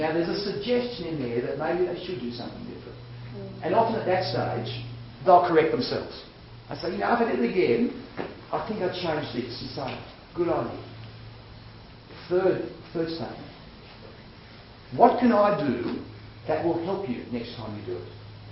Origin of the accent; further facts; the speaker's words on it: Australia; I was speaking from Australian culture. I don't know how the Brits deal with this.